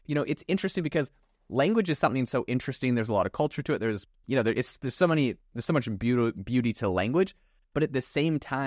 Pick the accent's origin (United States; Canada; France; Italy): Canada; I come from Canada originally. I only speak English and French.